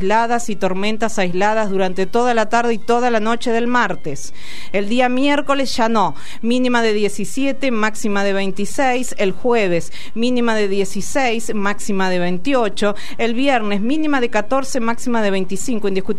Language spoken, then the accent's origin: Spanish; Argentina; En definitiva, somos argentinos y argentinas.